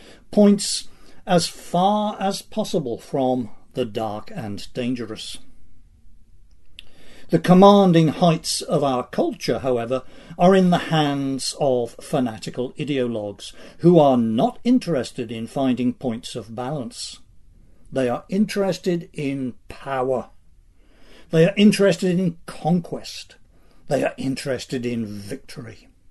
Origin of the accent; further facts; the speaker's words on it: Northampton, East Midlands, United Kingdom; also born or lived in London; my hometown of Northampton